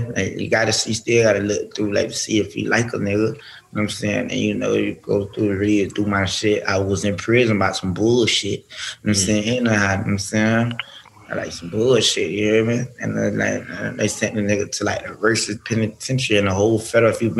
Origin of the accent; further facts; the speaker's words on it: Pompano Beach, Florida, United States; I'm from Pompano, I pop a hole, you hear?